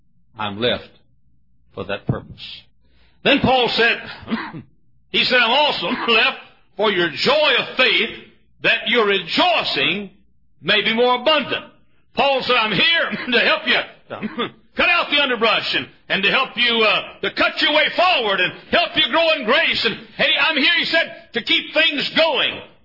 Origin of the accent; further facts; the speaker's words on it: the South, United States; now in Hammond, United States; I'm a Southerner.